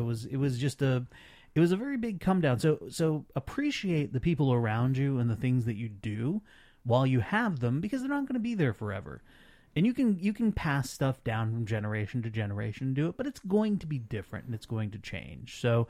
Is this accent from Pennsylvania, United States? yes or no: no; Vermont, United States; Growing up, I grew up in Vermont, but I also grew up Catholic. So going to midnight mass was a big thing. And my parents very rarely did that because we grew up on a farm